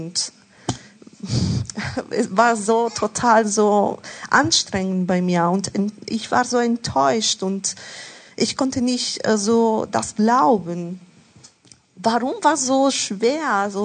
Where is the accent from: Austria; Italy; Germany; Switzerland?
Italy; German is a second language; ich lerne jeden Tag auch Worte auf Italienisch, so, ich bin Italiener